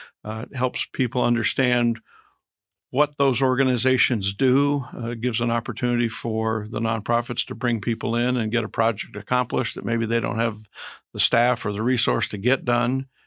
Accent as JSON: {"language": "English", "region": "New Hampshire", "country": "United States", "tie": "born or raised there", "lives_now": "Barrow, United States", "said": "I grew up in New Hampshire."}